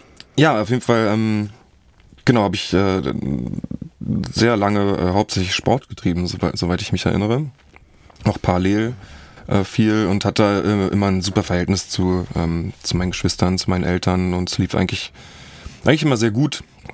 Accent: Zehlendorf, Berlin, Germany; Ich bin groß geworden in Zehlendorf, ziemlich behütet.

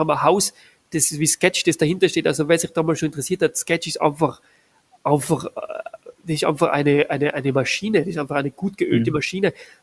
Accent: Moscow, Russia; Meine Frau kommt aus Moskau, ich bin Armenierin, aber in Moskau aufgewachsen.

